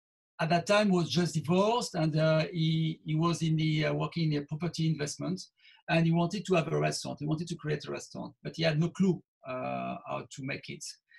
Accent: Toulouse, Occitania, France; English is a second language; and I'm from Toulouse. So we are both talking about with the same type of DNA of cuisine.

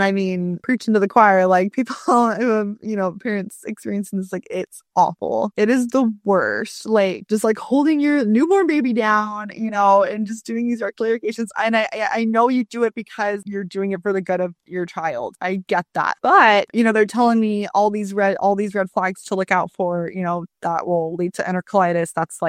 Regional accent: Arizona, United States; I'm from Arizona and I have like a team of naturopathic doctors in Arizona.

